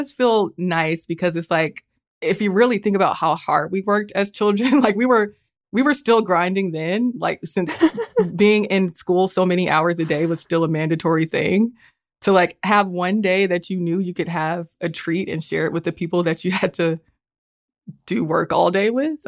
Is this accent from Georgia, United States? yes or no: yes; Atlanta, Georgia, United States; like me, I grew up in Metro Atlanta, which isn't technically Atlanta, that like I was an Atlanta city kid. I was an Atlanta suburb kid.